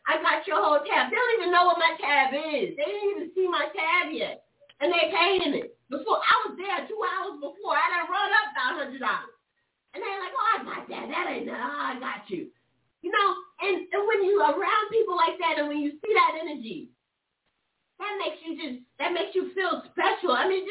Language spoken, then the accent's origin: English; the South, United States; I'm from the South. This didn't happen to me when I was growing up all the time